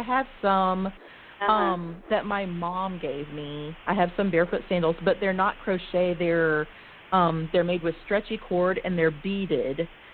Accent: Georgia, United States; also born or lived in Dallas; Yes, I grew up in Georgia. Gosh, I've been here. I'm 43 years old, and we moved here like when I was one with my parents.

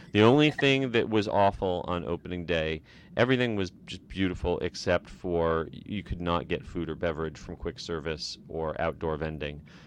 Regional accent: New Jersey, United States; However, this is my original home coaster. I grew up in New Jersey, and I spent many, many hours at Great Adventure.

